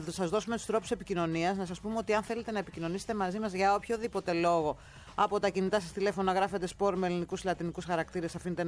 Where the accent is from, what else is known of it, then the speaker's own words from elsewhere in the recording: Karditsa, Thessaly, Greece; επειδή είμαι από την Καρδίτσα, γι' αυτό τα ξέρω αυτά